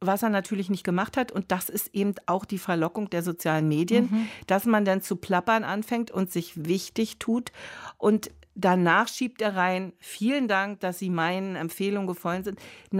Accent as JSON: {"language": "German", "country": "Germany", "said": "Für uns ist ja immer die Frage als Deutsche, betrachten Sie den 8. Mai als Zusammenbruch oder betrachten Sie ihn als Tag der Befreiung?"}